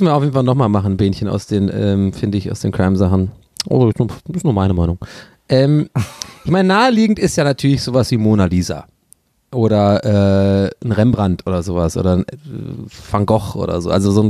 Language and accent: German; Dublin, Leinster, Ireland; German is a second language; Ich glaube, ganz ehrlich, als Ire muss ich das sagen